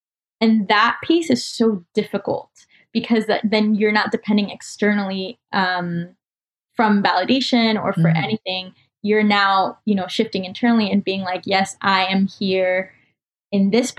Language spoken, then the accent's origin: English; Colombia; also born or lived in United States; I was born in the States and then I moved back to Colombia and came back.